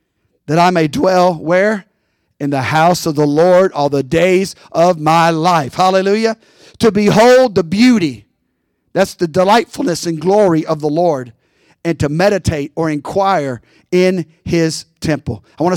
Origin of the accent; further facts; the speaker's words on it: United States; In times past, growing up in America, I could never relate to that.